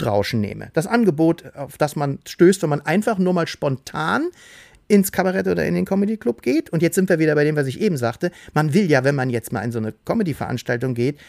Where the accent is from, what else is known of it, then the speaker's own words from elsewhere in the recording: Hamburg, Germany; Als Hamburger